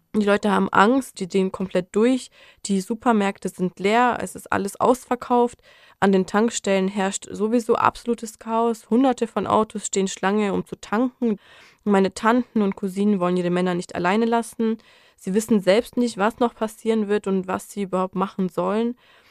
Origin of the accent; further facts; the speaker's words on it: Lviv, Lviv Oblast, Ukraine; Also ich komme aus der Stadt Lviv oder auch Lemberg genannt. Dort lebt auch der Großteil meiner Familie. Die Stadt befindet sich im Westen der Ukraine, ca. 70 Kilometer von der polnischen Grenze entfernt.